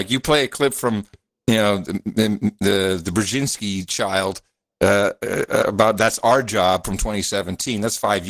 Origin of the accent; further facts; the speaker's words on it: Australia; I'm an Australian, but was fortunate to have spent a couple of years living there in my younger days.